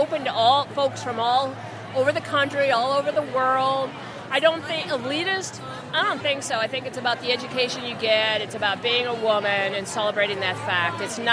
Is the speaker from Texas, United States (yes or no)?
no; Milwaukee, Wisconsin, United States; born there; And I was born in Milwaukee, Wisconsin. Yeah, and my mother is from my family is all from the Midwest.